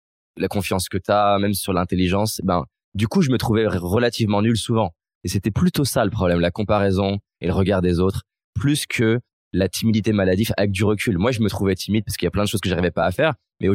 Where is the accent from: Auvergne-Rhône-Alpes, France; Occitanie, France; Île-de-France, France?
Auvergne-Rhône-Alpes, France; Lyon; j'ai grandi à Lyon, mes parents ils ont divorcé quand j'avais 2 ans, et donc j'ai grandi d'un côté à Vaux-en-Velin-la-Soie qui est une cité, et de l'autre côté à Villeurbanne, je faisais des allers-retours une semaine sur deux